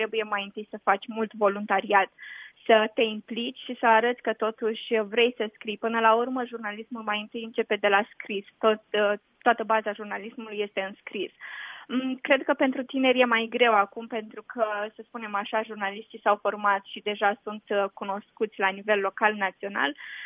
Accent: Botoșani, Botoșani County, Romania; Eram cu tatăl meu prin vie, sunt din Botoșani

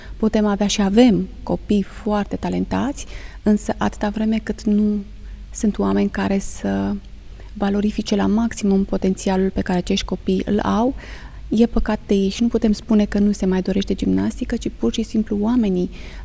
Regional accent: Bârlad, Vaslui County, Romania; born there; deși nu m-am născut în Iași, m-am născut în zona Moldovei, la Bârlad, și recunosc că și atunci când eram copil am avut ocazia să vin relativ des în orașul Iași

